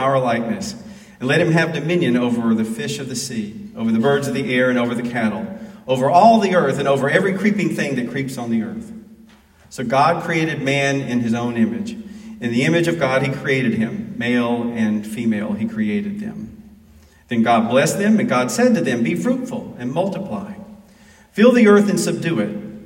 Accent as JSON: {"language": "English", "region": "Alabama", "country": "United States", "tie": "born or raised there", "said": "So, when I grew up in Alabama, I remember hearing megaphone preachers."}